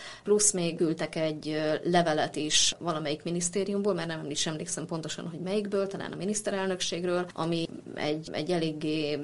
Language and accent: Hungarian; Salgótarján, Nógrád, Hungary; born there; also born or lived in Bátonyterenye; valóban én salgótarjáni lakos vagyok, Salgótarjániban is születtem, éltem Bátonyterenyén is egyébként